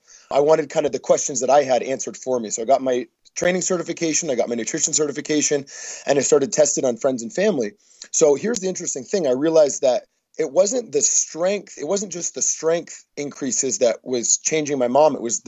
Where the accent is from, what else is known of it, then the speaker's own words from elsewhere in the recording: Maine, United States; a 15-year-old kid growing up in Maine playing a bunch of sports